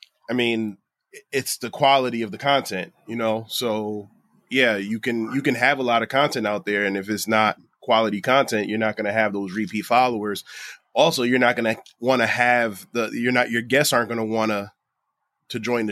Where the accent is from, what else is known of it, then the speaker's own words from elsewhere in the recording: Bridgeport, Connecticut, United States; I'm a kid from Bridgeport just trying to make it.